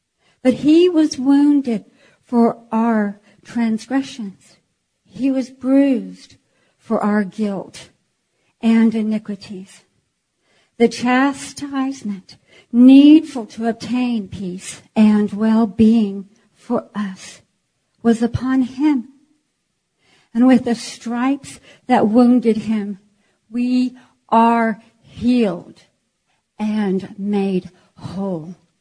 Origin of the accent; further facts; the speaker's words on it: Iceland; you know, I come from Iceland. I had to break some of that off.